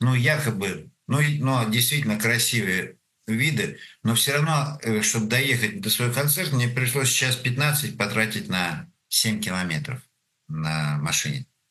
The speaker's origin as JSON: {"language": "Russian", "country": "Russia", "said": "скажите ему, что я поэт из России"}